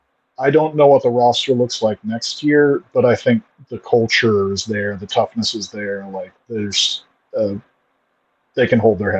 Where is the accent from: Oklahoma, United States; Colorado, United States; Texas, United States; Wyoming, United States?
Oklahoma, United States; Oklahoma City; I'm from Oklahoma City. I've lived here almost my whole life. I love Oklahoma City, but there's not a lot here.